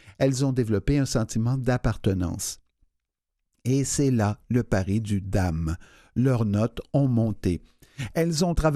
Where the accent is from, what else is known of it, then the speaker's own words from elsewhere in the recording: Quebec City, Quebec, Canada; also born or lived in Rwanda; est arrivé à Québec à 3 ans. J'ai grandi dans les HLM de Bardi.